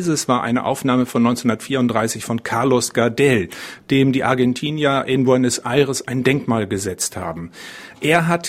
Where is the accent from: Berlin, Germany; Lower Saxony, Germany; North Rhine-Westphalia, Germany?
Lower Saxony, Germany; Hage; Geboren in Hage bei Norden, also in Ostfriesland. Darf mich aber nicht Ostfriese nennen, denn meine Eltern kommen aus Ostpreußen und Pommern. Und das erklärt auch, warum ich kein ostfriesisches Platt spreche.